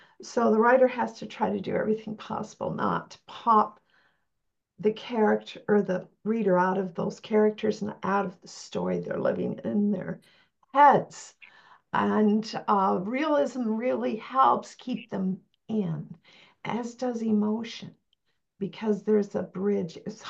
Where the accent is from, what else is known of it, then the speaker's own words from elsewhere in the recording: Pickford, Michigan, United States; because I grew up in Pickford, a farming community, and we came in from outside when I was 4 and a half, 5